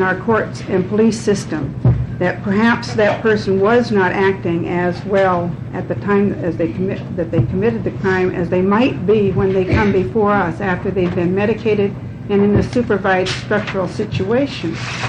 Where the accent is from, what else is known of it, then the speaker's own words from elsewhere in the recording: Portland, Oregon, United States; the public member of the Psychiatric Security Review Board, and I'm from Portland, Oregon.